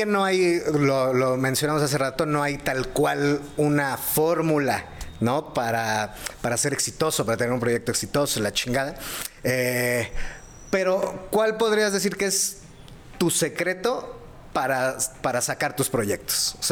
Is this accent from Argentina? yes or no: no; Iztapalapa, Mexico City, Mexico; pero entiende que yo soy de Iztapalapa, o sea.